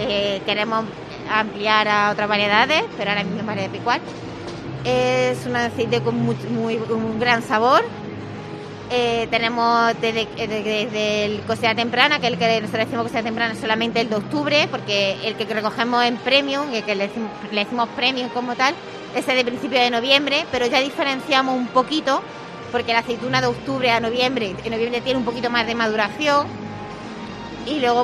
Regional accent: Martos, Andalusia, Spain; Tenemos la fábrica está en el condado, pero nosotros somos de Marto.

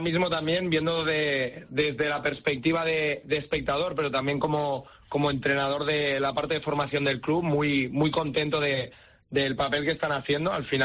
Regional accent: Barcelona, Catalonia, Spain; sobre todo entrenadores como yo o gente que somos de allí de Barcelona.

